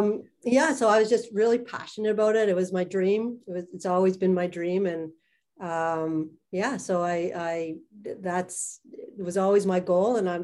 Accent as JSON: {"language": "English", "town": "Montreal", "region": "Quebec", "country": "Canada", "tie": "born or raised there", "said": "I grew up in Montreal. I love the city. I love the diversity in the city."}